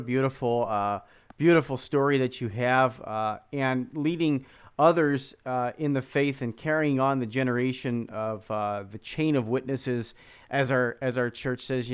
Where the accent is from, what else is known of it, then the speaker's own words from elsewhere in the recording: Philadelphia, Pennsylvania, United States; I grew up in Philadelphia. So I was confirmed when I was in sixth grade.